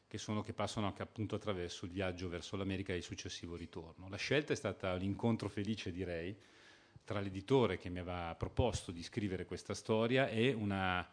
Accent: Milan, Lombardy, Italy; Io sono nato e cresciuto a Milano

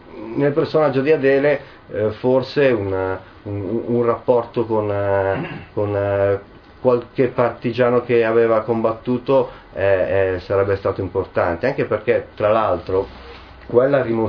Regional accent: Milan, Lombardy, Italy; forse perché sono anche di Milano

